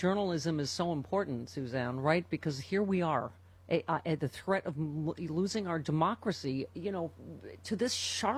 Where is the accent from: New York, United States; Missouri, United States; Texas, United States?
New York, United States; Lockport; I grew up in Lockport right across from the Canadian side of Niagara Falls.